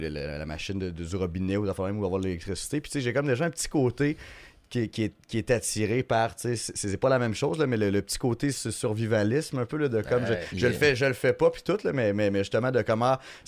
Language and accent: French; Quebec City, Quebec, Canada; Moi, je me cherchais une place pour le faire à Québec, parce que je viens de Québec.